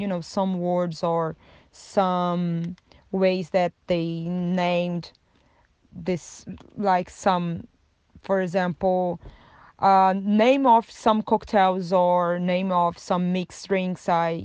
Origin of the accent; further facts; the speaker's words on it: Brazil; English is a second language; moved away as an adult; also born or lived in Brisbane / Tasmania; now in Australia; I'm from Brazil. I moved to Australia in 2016. My first place was Brisbane. I lived there for almost 2 years and then I moved to Tasmania. That was in 2019.